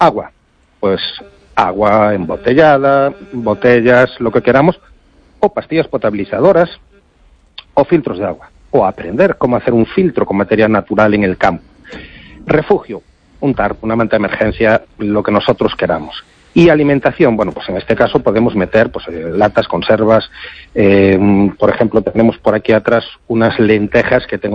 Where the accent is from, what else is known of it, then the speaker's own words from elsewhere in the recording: Galicia, Spain; siendo gallegos, nuestros abuelos eran muy preparacionistas, porque en las aldeas todos tenían un candil por si se iba la luz